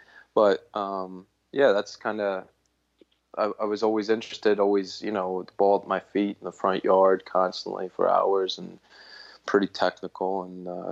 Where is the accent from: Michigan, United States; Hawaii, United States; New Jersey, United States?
New Jersey, United States; Cherry Hill; also born or lived in Medford, United States; Yeah, I grew up about 30 minutes outside Philadelphia in South Jersey. Originally grew up in the town Cherry Hill, and then my family located a few towns over to Medford, New Jersey.